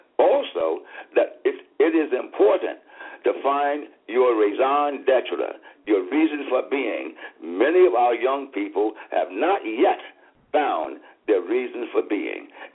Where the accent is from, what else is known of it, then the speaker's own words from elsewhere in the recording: Cordele, Georgia, United States; born there; Oh, I was born in Cordele, Wilcox County.